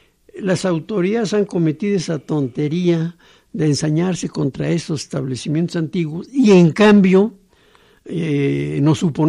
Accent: Piedras Negras, Coahuila, Mexico; mi tierra, Piedras Negras, Coahuila.

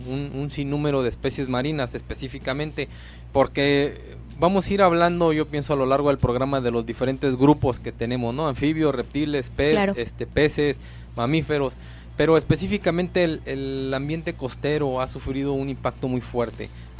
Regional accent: Lázaro Cárdenas, Michoacán, Mexico; Yo soy nativo de aquí de Lázaro Cárdenas, pero somos de los nativos jóvenes, ¿no? De los nativos de aquí del municipio.

